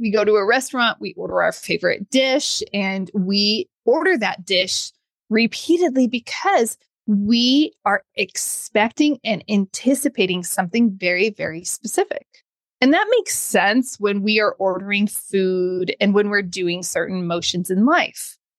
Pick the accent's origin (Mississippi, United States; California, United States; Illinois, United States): California, United States; Modesto; moved away; We grew up in Modesto, because some of you are probably curious which part. So that's the part, and that's why we're from there.